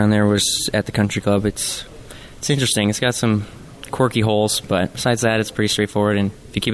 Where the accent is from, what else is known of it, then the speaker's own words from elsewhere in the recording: Canada; basically being Canadian, so it was a good fit for me.